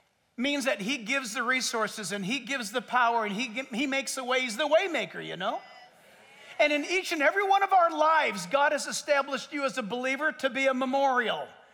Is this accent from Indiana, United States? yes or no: no; San Diego, California, United States; born there; I was born in San Diego, lived close enough to the ocean and OC. I had grown accustomed to the smell of salt water.